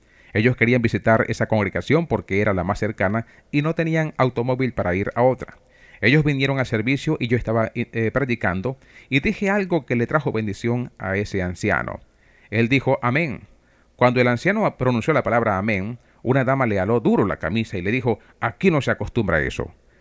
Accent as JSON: {"language": "Spanish", "region": "Trujillo", "country": "Venezuela", "tie": "born or raised there", "said": "venía un predicador norteamericano a predicar en mi pueblo de Trujillo, Venezuela, de donde soy oriundo."}